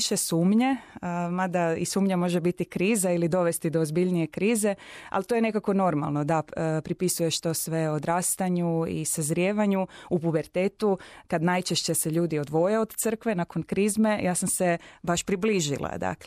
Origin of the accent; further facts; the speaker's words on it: Mali Lošinj, Primorje-Gorski Kotar County, Croatia; Rođena sam u Malom Lošinju, tamo sam odrasla u sedmeročlanoj obitelji, dakle ja sam najstarija od petero djece